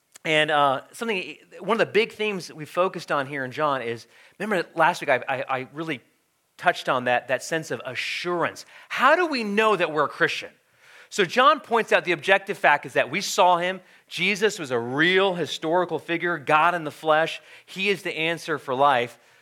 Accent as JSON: {"language": "English", "region": "Midwest", "country": "United States", "tie": "born or raised there", "said": "You know, I grew up in the Midwest."}